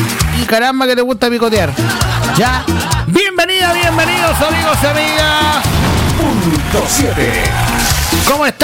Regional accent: Chile; Así somos los chilenos, así somos los chilenos.

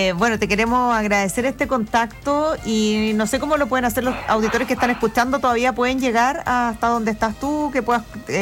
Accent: Concepción, Biobío, Chile; yo soy de Concepción

